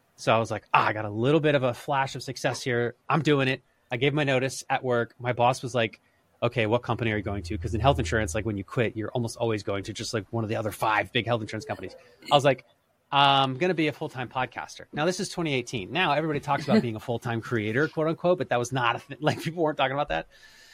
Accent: Philadelphia, Pennsylvania, United States; It was so inspiring to hear this story done in my hometown because I hadn't really heard so much success coming from Philly before.

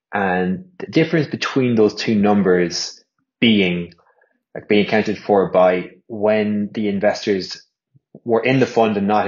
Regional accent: Ireland; been in London at that point for kind of 8-9 years. Felt the owl, tug of the heartstrings, thought it was time to come home back to Ireland. I was working remotely from Ireland for a while

